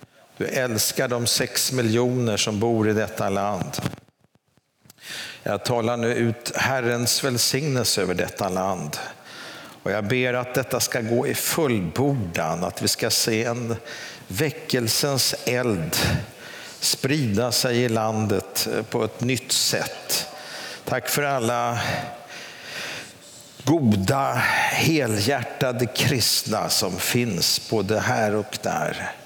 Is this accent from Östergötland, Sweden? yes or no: no; Stockholm, Stockholm County, Sweden; och jag kommer från Stockholm